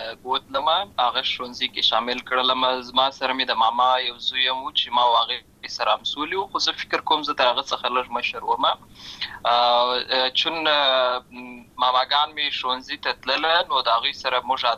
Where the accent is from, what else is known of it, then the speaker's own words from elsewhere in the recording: Lashkar Gah, Helmand, Afghanistan; زه په هلمند ولایت لشکرګاه کې پیدا شوی یم اما د لوی سوی یم او عملته مې ښوونځی لسته ده